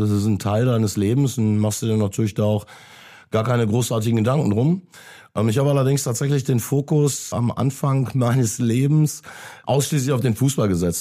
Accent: Bochum, North Rhine-Westphalia, Germany; Ich bin in der Stadt groß geworden, ich bin in dem Verein groß geworden, ich stand selber in der Ostkurve

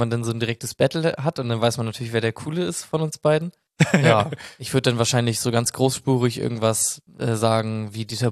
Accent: Buxtehude, Lower Saxony, Germany; ich komme aus Buxtehude. Also aus dem coolen York sozusagen.

